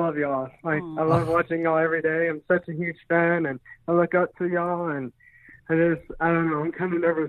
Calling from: Augusta, Texas, United States; from Augusta, Texas.

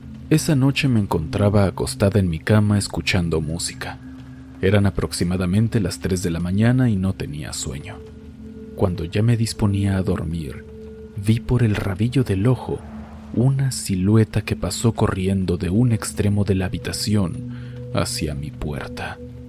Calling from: Buenos Aires, Argentina; soy de Buenos Aires, Argentina.

